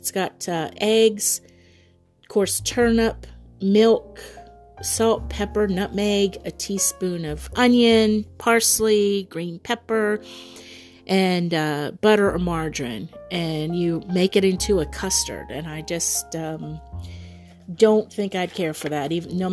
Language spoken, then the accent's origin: English; Florida, United States; I'm from Florida, so this is why things in Florida are so familiar